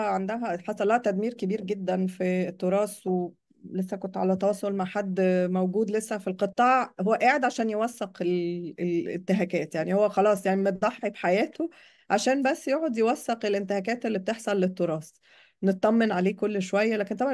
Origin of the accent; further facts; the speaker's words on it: Egypt; فإحنا محتاجين إنه إحنا عندنا في مصر مثلا